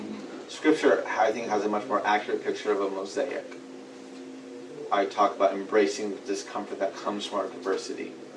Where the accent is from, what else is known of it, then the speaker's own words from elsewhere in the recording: United States; I'm an American. I do that because I'm a Christian.